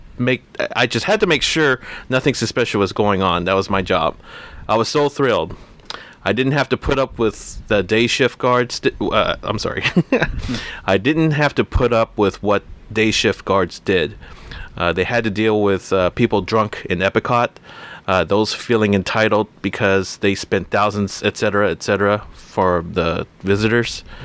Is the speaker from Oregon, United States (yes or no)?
no; Orlando, Florida, United States; I grew up in Orlando